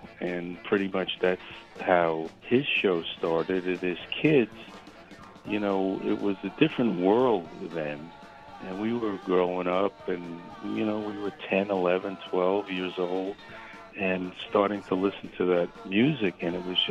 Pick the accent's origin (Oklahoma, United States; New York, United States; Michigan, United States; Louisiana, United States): New York, United States; Brooklyn; about growing up in Brooklyn, and then the echo was in the subway.